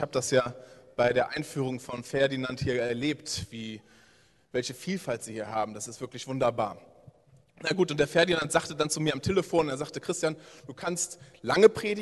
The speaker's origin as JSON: {"language": "German", "town": "Lindlar", "region": "North Rhine-Westphalia", "country": "Germany", "said": "Ich komme aus Lindlar."}